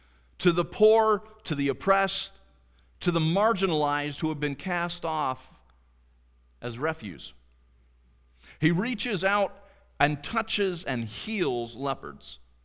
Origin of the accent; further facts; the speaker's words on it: United States; I'm going to expose myself and admit that I'm American because I grew up with every one Mississippi, it's a mile away.